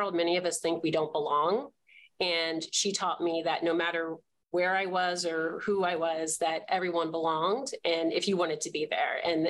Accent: New Jersey, United States; South Jersey. I am one of three and the baby.

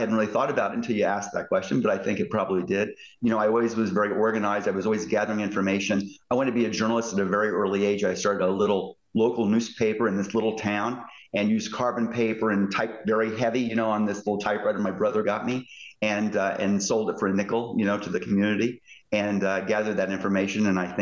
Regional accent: Indiana, United States; Yeah, I grew up in southern Indiana in a tiny town, tiny farming community, about 100 people.

